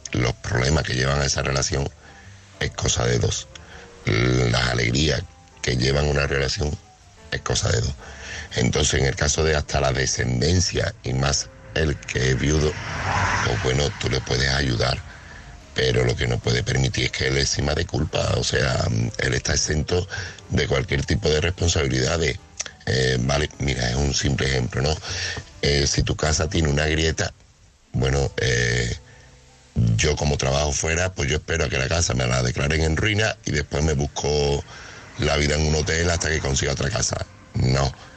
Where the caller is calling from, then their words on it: Seville, Andalusia, Spain; corresponsal de Sevilla.